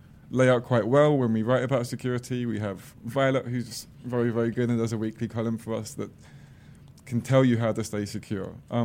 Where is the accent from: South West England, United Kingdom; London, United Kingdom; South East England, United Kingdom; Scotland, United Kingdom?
London, United Kingdom; Croydon; So I'm from Croydon, which is a really crappy place just inside of London.